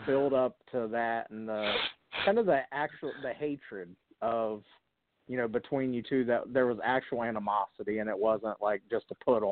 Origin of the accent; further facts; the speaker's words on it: Ohio, United States; I'm from Ohio, so, you know, like the Mancinis and Aaron Pryors and guys like that.